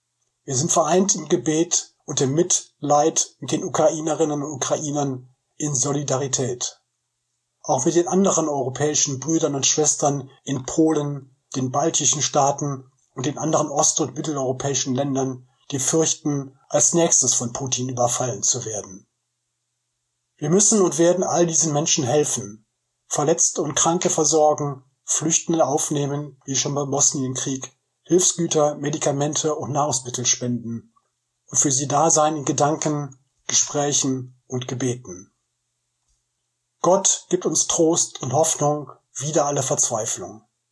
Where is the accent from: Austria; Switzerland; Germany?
Germany; Rhineland; als Rheinländer